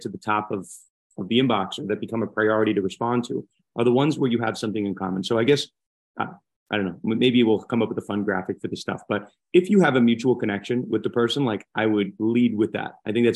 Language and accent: English; Florida, United States; You know, I grew up in Florida like you did.